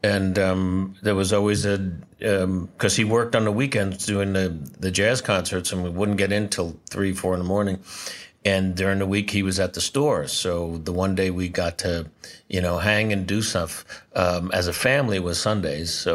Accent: New York City, New York, United States; born there; I was born in New York City, Doctor's Hospital, March 14th, 1948.

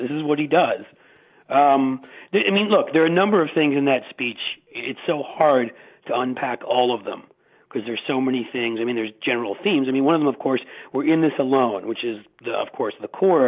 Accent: New York City, New York, United States; I'll say this as a New Yorker, someone who grew up in New York City

